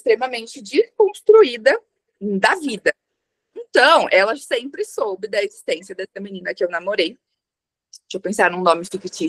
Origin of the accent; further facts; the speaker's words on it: Ribeirão Preto, São Paulo, Brazil; accent: interior (R puxado); Eu sou do interior, né? Dá pra perceber pelo R puxado.